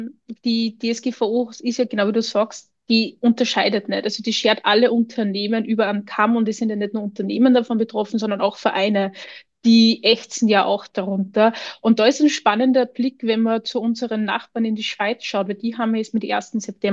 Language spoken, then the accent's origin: German; Austria; now in Germany; ich bin Österreicherin, habe dann in Deutschland gearbeitet